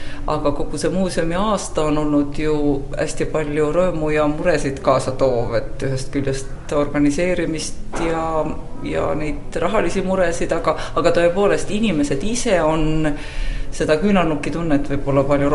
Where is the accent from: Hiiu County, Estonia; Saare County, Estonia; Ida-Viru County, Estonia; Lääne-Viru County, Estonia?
Hiiu County, Estonia; ma olen hiidlane ja kõik mu esivanemad on hiidlased ja selles mõttes ma olen väga tahtnud töötada Hiiumaal ja Hiiumaa muuseumis.